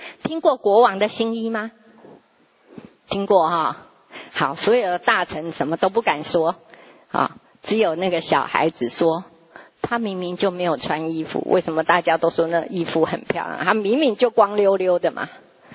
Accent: Taiwan; 或是我们台湾话说边得边议，

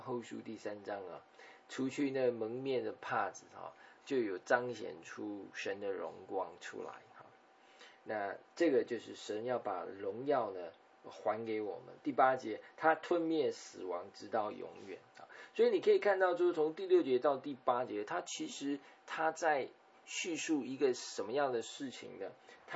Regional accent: China; 欢喜快乐对我们中国人来讲

